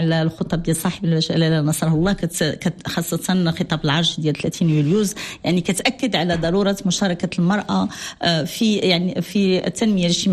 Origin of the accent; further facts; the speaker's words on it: Casablanca, Casablanca-Settat, Morocco; يعني من الدار البيضاء وخلقت في الوداد، ولكن بنت الدار البيضاء، عائلتي من الدار البيضاء، كبرت في الدار البيضاء، قريت في الدار البيضاء